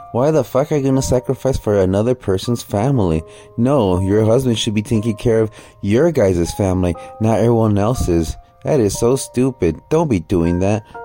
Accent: United States; born there; And also, I was born here in the United States, so I don't have any fear of getting deported.

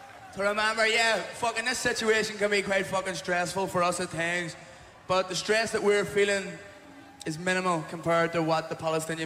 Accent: Belfast, Northern Ireland, United Kingdom; also born or lived in Derry; We're from West Belfast, a place still under British occupation, and Derry. So we understand colonialism.

